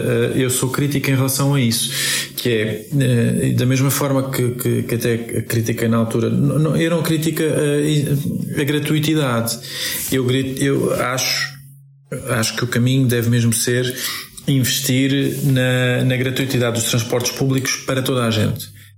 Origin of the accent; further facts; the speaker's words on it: Setúbal, Portugal; sou da Margem Sul e portanto faço parte desse conjunto de pessoas que é da periferia da cidade de Lisboa